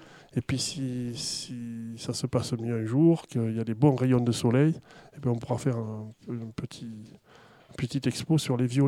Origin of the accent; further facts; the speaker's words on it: Castelmaurou, Occitanie, France; Alors moi je viens d'une petite commune qui est Castelmoreau, dans la banlieue nord-est de Toulouse.